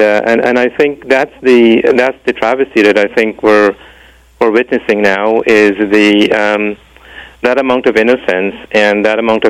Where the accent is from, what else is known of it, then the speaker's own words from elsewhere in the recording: Blairmont, East Berbice-Corentyne, Guyana; I'm from Borbis, which is one of the counties in Guyana, a place called Bleermont, which is one of the sugar estates. It's one of the few sugar estates that are still in operation.